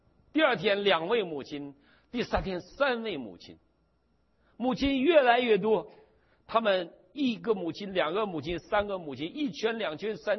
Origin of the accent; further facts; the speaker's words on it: Northeast China, China; 我们东北人睡在一个炕上